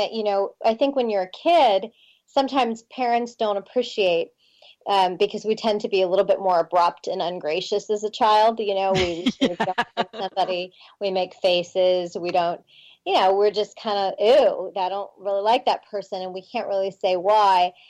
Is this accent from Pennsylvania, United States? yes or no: yes; Pittsburgh, Pennsylvania, United States; I grew up in Pittsburgh, in Pennsylvania.